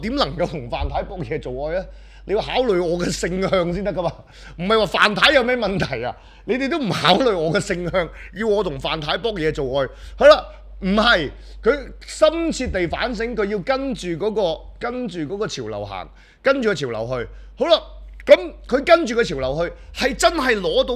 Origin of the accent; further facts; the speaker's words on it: Guangzhou, Guangdong, China; 我自己身為一個廣州人，你哋咁多人，你哋咁多人上去廣州玩